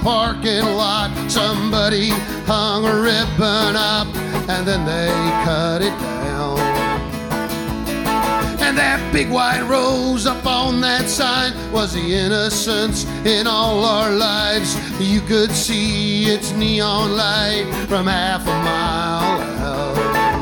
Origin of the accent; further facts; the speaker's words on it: Caistor Centre, Ontario, Canada; Well, when I was a boy growing up in Caister Center, Ontario, I had 8 brothers and sisters. We lived in a big old farmhouse on a concession road.